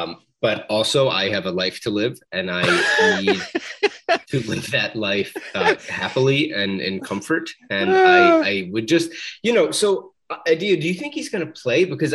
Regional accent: Philadelphia, Pennsylvania, United States; Really, we're from Philadelphia.

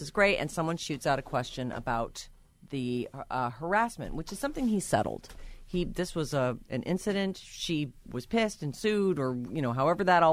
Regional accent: United States; But I'm definitely proud, very proud to be a part of Team USA and being American and to be representing for everyone back home.

